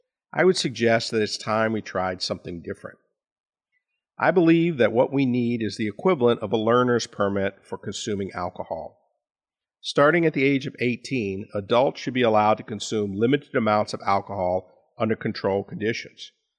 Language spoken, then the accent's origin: English; New Orleans, Louisiana, United States; born or raised there